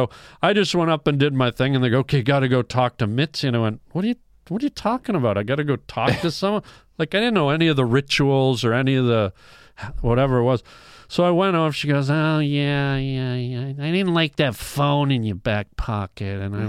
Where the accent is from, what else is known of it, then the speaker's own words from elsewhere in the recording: Canada; And I honestly, to be honest, as a Canadian and removed from this Hollywood world